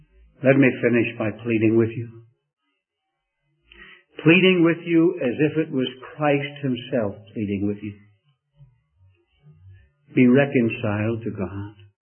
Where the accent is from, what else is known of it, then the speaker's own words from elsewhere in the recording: Northern Ireland, United Kingdom; You know, I love that word because I'm from Northern Ireland.